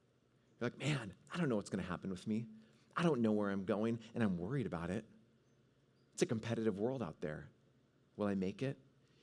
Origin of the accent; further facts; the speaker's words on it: Washington, United States; I grew up in Northwest Washington, and kind of by Puget Sound, like a mile from it.